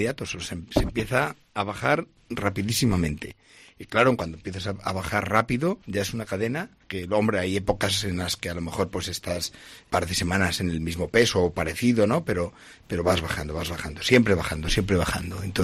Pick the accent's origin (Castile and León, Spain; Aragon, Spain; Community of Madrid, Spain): Castile and León, Spain; Salamanca; cada vez que iba a Salamanca, porque yo soy de Salamanca